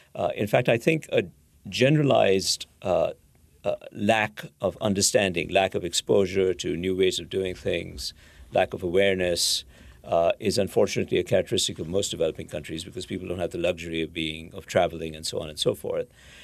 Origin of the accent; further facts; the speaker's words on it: India; I grew up in India